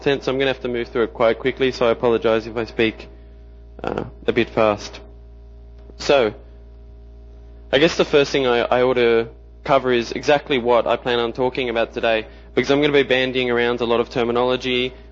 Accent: Sydney, New South Wales, Australia; I'm from Sydney, Australia.

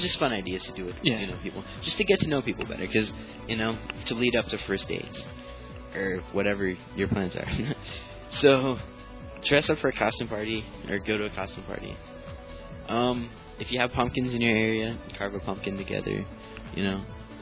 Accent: Midwest, United States; We're from the Midwest.

